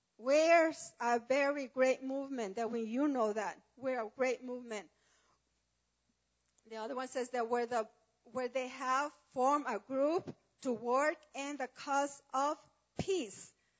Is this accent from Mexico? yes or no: yes; Mexico; I learned the values where I came from. I'm from Mexico